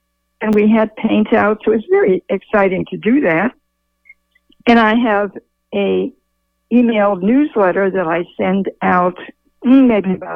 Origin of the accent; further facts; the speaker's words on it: Chicago, Illinois, United States; born there; Well, I was born in Chicago.